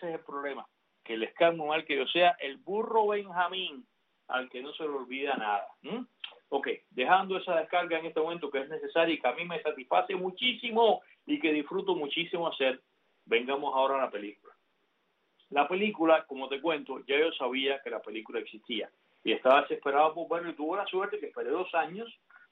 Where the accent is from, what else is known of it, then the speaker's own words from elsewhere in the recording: Cuba; yo como cubano de la isla